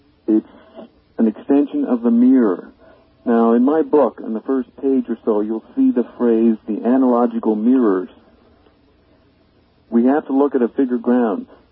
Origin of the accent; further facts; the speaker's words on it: Paris, Île-de-France, France; first language French; English is a second language; moved away as an adult; now in Canada; I mean, I'm French. I grew up in France for 30 years, and I was very eloquent in Paris in French culture, French language